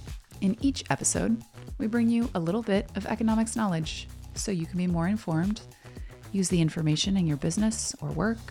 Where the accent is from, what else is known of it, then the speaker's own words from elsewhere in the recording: Texas, United States; Yeah, I'm from Texas.